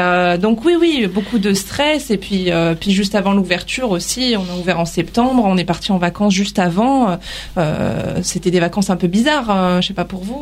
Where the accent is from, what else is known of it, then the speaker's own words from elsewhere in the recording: Domont, Île-de-France, France; also born or lived in Argenteuil / Enghien-les-Bains; je suis née à Argenteuil, mais j'ai toujours vécu à Domont. Enfin, après, je me suis expatriée sur Enghien. J'ai vécu 4 ans en Enghien après mes études.